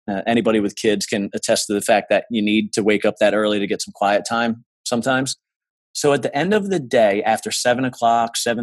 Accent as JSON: {"language": "English", "region": "New Jersey", "country": "United States", "said": "I'm from New Jersey, Southern New Jersey, originally. And it was just a small corner store."}